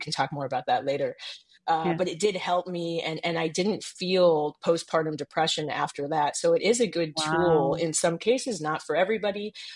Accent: Midwest, United States; by the time I was 14, 15, I grew up in the Midwest, but we would spend summers in Europe.

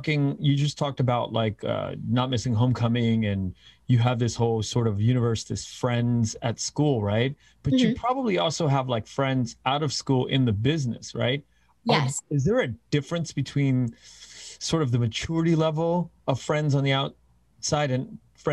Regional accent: Los Angeles, California, United States; I grew up in LA. I grew up in Koreatown

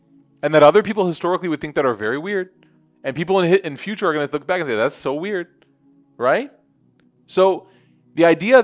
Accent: Chicago, Illinois, United States; I grew up in Chicago. I'm married to a Desi

